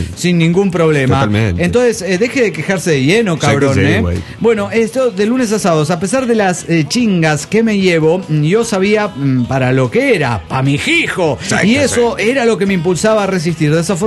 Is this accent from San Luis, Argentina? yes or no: yes; San Luis, Argentina; de San Luis, Argentina.